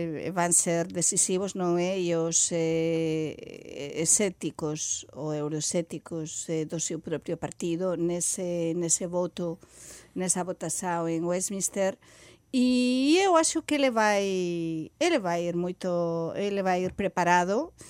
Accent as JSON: {"language": "Portuguese", "region": "La Rioja", "country": "Spain", "second_language": "Portuguese", "said": "eu sou riojana e com sangue galega, ou sangue galego, portanto não sou da Catalunha, não é?"}